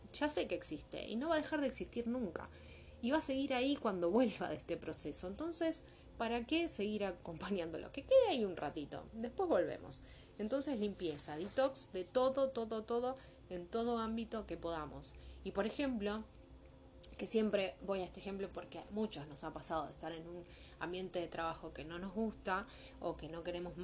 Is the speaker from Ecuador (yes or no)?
no; Argentina; porque bueno, en el banco es complicado siendo argentino